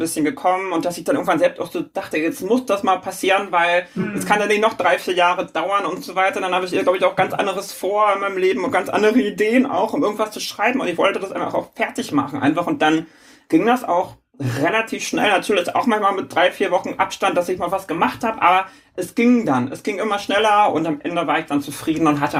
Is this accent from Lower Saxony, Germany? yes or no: no; Schleswig-Holstein, Germany; now in Hamburg, Germany; insbesondere da, wo ich herkomme, aus diesem Hamburger Speckgürtel